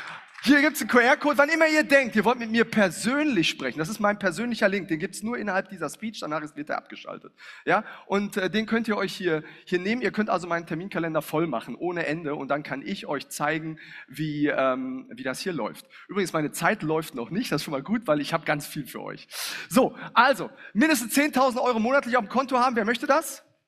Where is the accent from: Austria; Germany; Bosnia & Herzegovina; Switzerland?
Germany; North Rhine-Westphalia; now in Palma, Spain; Ich komme aus dem Ruhrpott, ja. Bin zwar nach Palma ausgewandert, aber der Ruhrpott nicht aus mir.